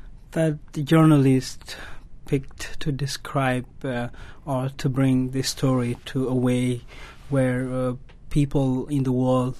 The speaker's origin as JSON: {"language": "English", "town": "Marial Bai", "region": "Northern Bahr el Ghazal", "country": "South Sudan", "tie": "born or raised there", "said": "I grew up in Muriel Bay in southern Sudan, in a province known as Northern Bahr Ghazal."}